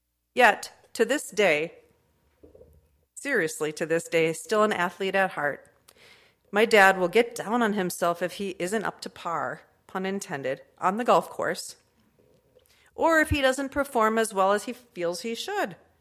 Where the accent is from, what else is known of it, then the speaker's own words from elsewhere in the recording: Sheboygan, Wisconsin, United States; Growing up in my hometown of Sheboygan, my dad was a gifted athlete.